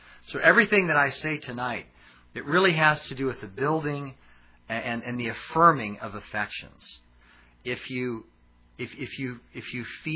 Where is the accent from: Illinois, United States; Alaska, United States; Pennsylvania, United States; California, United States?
Alaska, United States; born or raised there